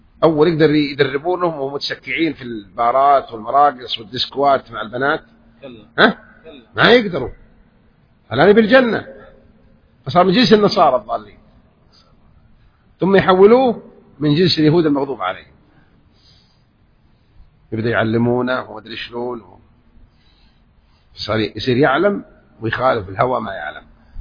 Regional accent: Saudi Arabia; يدرسوه في المدارس عندنا في السعودية

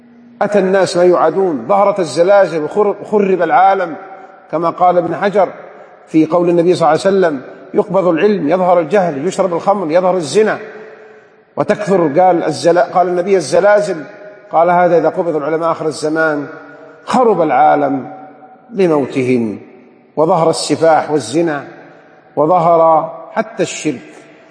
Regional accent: Jeddah, Makkah Province, Saudi Arabia; ثم نرجع إلى بلادنا جدة

